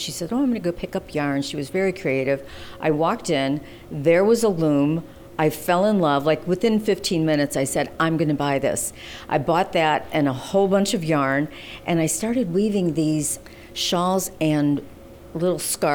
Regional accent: Chicago, Illinois, United States; I was born on Taylor Street and I grew up on Well, technically the southwest side of Chicago, but when I started working, I moved to the north side.

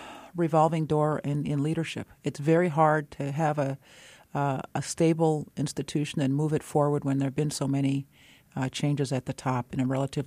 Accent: St. Paul, Minnesota, United States; Well, I grew up in St. Paul, Minnesota, and I went to both elementary and junior high. We have junior highs in St. Paul.

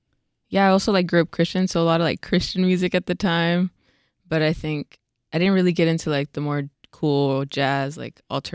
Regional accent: Bryan, Texas, United States; I'm from Bryan, Texas.

